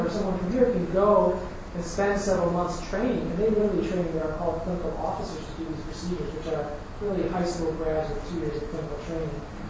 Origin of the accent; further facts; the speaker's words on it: Chicago, Illinois, United States; also born or lived in New York City; I grew up in Chicago, New York City, and I'm more urban.